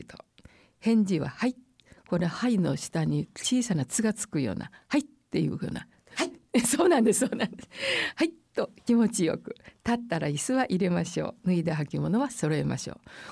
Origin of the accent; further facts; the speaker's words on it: Kochi, Japan; 父と母が県外同士が一緒になったのが高知だったもんで、で高知で生まれて高知で育ってるんですけども